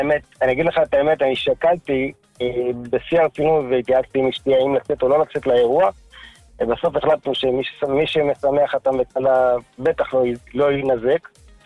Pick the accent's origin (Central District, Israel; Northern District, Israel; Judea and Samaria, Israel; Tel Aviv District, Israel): Central District, Israel; Lod; אני יליד העיר לוד. בילדותי, כמובן, אתה יודע, זה הייתה עיר פשע